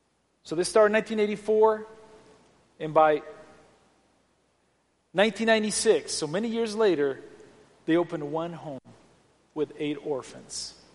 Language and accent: English; San Luis Potosí, Mexico; we grew up in Mexico, you know, my mom was the number 7th person to be baptized in the church. I remember we would meet there in the living room, you know, of the pastor's home in San Luis Potosí.